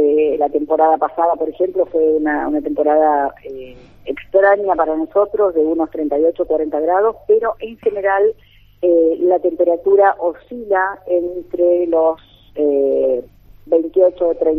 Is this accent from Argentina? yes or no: yes; Buenos Aires, Argentina; A nosotros se nos llama porteños por vivir cerca del puerto.